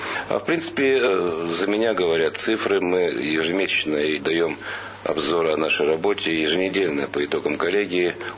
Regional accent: Saint Petersburg, Russia; also born or lived in Port Arthur, China / Vladivostok / Khabarovsk; Сначала Владивосток, потом Хабаровск, а потом Ленинград.

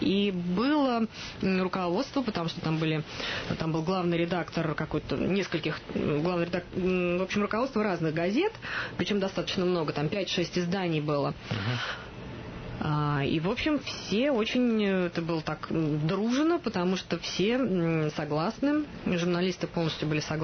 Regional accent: Moscow, Russia; вот я лично москвичка

